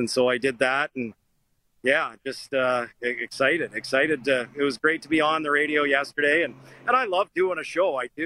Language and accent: English; Edmonton, Alberta, Canada; I'm from Edmonton.